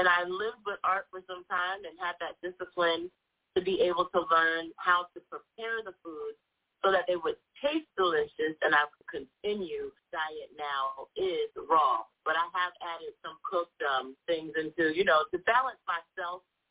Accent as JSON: {"language": "English", "region": "New Jersey", "country": "United States", "tie": "born or raised there", "said": "Well, I am definitely from … born and raised in New Jersey."}